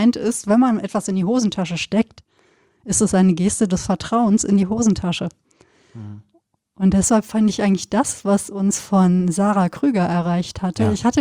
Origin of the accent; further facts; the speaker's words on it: North Rhine-Westphalia, Germany; Ich bin im Sauerland groß geworden, Westfalen.